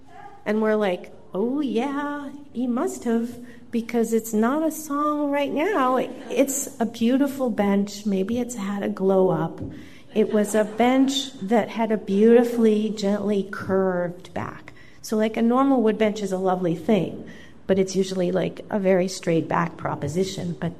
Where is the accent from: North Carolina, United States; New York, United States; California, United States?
New York, United States; New York City; But I grew up in New York City, and I lived in a really small apartment where my parents still lived, also known as rent control.